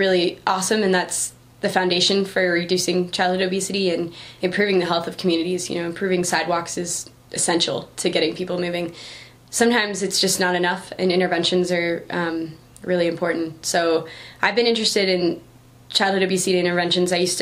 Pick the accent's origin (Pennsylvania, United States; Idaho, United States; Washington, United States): Washington, United States; Seattle; Okay, so I'm originally from Seattle, did an AmeriCorps stint in New York, in upstate New York